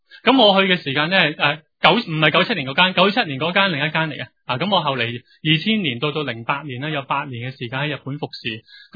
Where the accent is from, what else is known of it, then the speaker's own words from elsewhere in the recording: Hong Kong; 当然十几年前我哋香港人嘅英文好啲